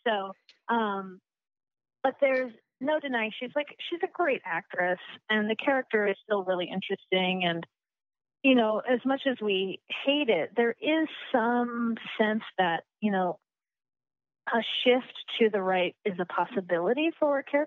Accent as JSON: {"language": "English", "region": "Colorado", "country": "United States", "said": "I'm from Colorado and a big chunk of my family are Mormon, and Mormons are generally really conservative."}